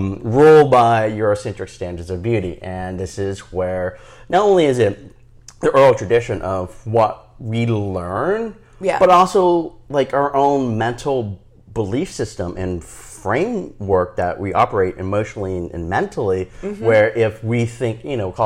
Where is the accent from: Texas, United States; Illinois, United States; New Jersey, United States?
Texas, United States; Well, being born and raised in Texas, I definitely encountered a lot of racism.